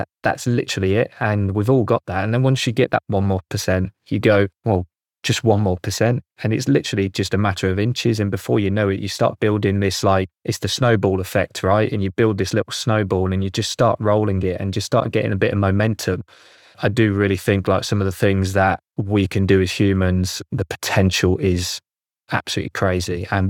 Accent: Birmingham, West Midlands, United Kingdom; And then I've got the High Rocks over in Birmingham in my hometown.

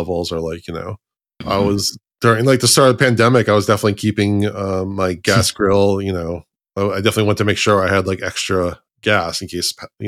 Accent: Oregon, United States; now in California, United States; I'm from Oregon, but I had moved to California, so, like, I don't have any, like, deep root friends.

